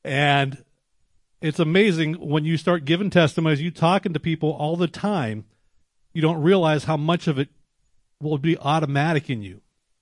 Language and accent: English; Pittsburgh, Pennsylvania, United States; And I came from Pittsburgh originally, and we both went different directions.